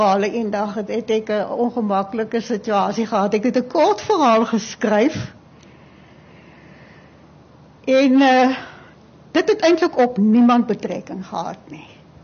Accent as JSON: {"language": "Afrikaans", "town": "Doringbaai", "region": "Western Cape", "country": "South Africa", "tie": "born or raised there", "also_born_or_lived": "Lambert's Bay", "said": "ek het nie groot geword in die area nie. Ek het op Doringbaai en Lammelsbaai groot geword"}